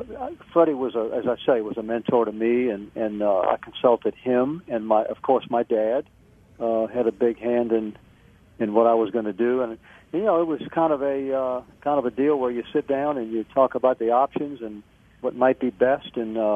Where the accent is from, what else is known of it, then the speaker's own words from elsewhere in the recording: New Orleans, Louisiana, United States; I got to stay in my hometown, which, you know, there are pros and cons